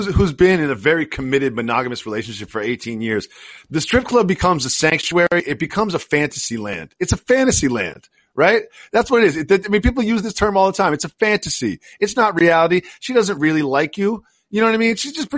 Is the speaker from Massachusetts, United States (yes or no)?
yes; Amherst, Massachusetts, United States; I grew up in Amherst, Massachusetts, which is pretty far from Boston.